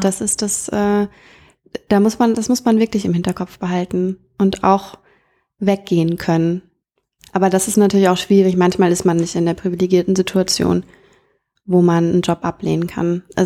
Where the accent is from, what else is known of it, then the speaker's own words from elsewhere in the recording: North Rhine-Westphalia, Germany; Weil es halt bei uns in NRW, in der Kleinstadt, in der ich aufgewachsen bin, einfach keine Eishalle gab.